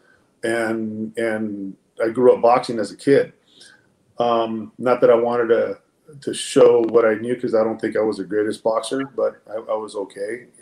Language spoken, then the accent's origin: English; Los Angeles, California, United States; You know, I grew up in East LA, they were in La Puente, and you know, we didn't have a whole lot of anything